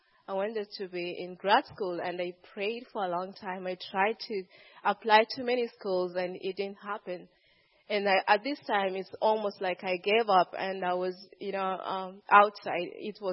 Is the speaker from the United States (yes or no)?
no; Kenya; English is a second language; But it's not in English, it's not in Swahili. I'm from Kenya, for those who don't know. But it's actually in our native language.